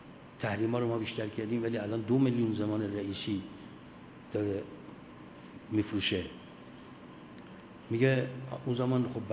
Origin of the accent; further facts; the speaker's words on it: Mashhad, Razavi Khorasan, Iran; ما که مشهدیم اصلا خیلی نمیدونستیم